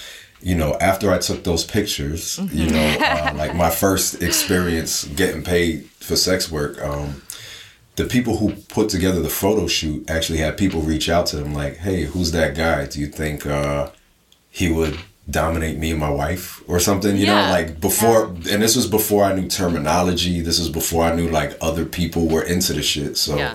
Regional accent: New Jersey, United States; because I'm from Jersey, so like Jersey and New York didn't have the big filming scene

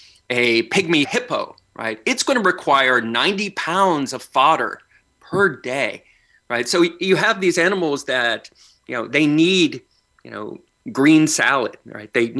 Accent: Tulsa, Oklahoma, United States; In my hometown of Tulsa, we had a giraffe that died in 2009 after suffering a broken neck in transit.

